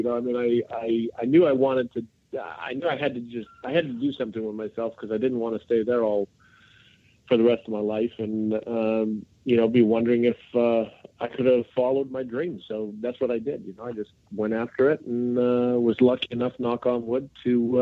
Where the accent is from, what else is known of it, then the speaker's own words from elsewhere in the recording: Saskatchewan, Canada; Well, you know, I grew up in Saskatchewan, right?